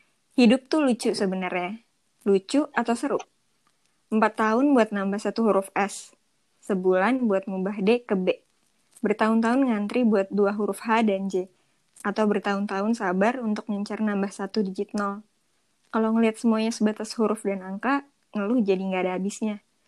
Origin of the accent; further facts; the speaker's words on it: Depok, West Java, Indonesia; Kalau gue kan orang Depok kayak